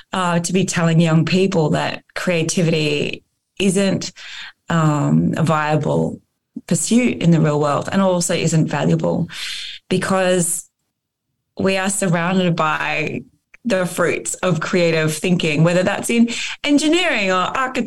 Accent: Brisbane, Queensland, Australia; I'm from Brisbane originally.

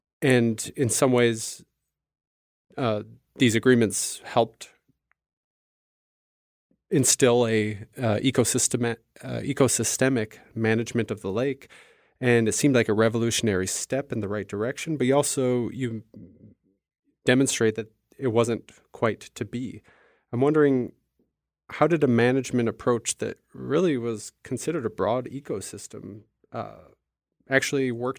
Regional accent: Wisconsin, United States; And, you know, I'm from Wisconsin and I am familiar with some of the debates

